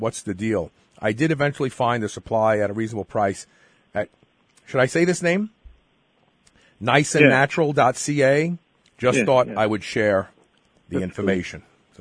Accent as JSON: {"language": "English", "town": "Brooklyn", "region": "New York", "country": "United States", "tie": "born or raised there", "said": "No, but I grew up in Brooklyn"}